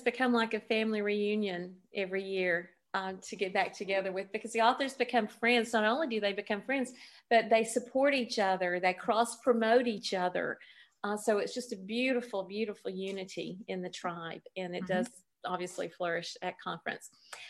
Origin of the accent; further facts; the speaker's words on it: Smoky Mountains, United States; now in Florida, United States; I grew up in the Smoky Mountains and now I live in Florida.